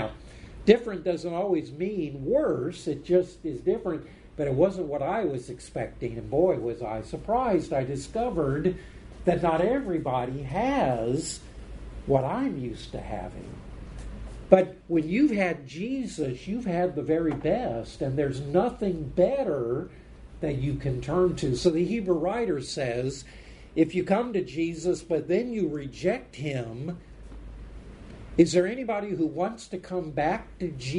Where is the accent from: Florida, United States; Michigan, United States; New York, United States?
Florida, United States; also born or lived in Texas; this was my problem growing up in South Florida. I got to go to the beach every day